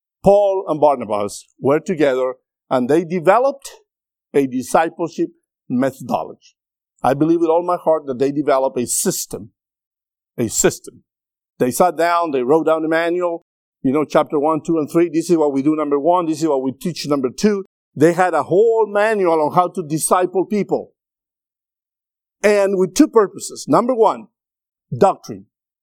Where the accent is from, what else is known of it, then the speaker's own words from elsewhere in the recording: Peru; now in United States; I am proud to be Peruvian, where I came from. I'm very proud of my background, but I am an American.